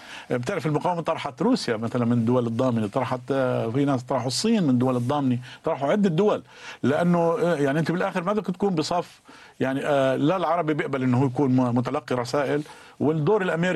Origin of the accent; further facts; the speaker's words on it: Palestine; بس أنا بالنسبة إلي يعني مثلا كفلسطيني أو على الأقل كيف شايف الصراع